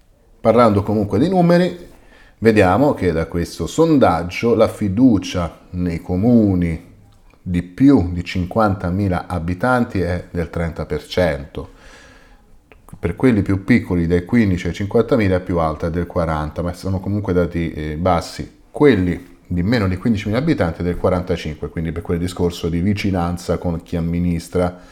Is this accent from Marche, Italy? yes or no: no; Rome, Lazio, Italy; Sono di Roma io, e se siete di Roma sapete che è così.